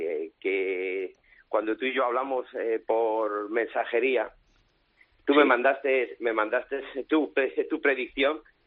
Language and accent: Spanish; Pamplona, Navarre, Spain; esto es como yo que soy de Pamplona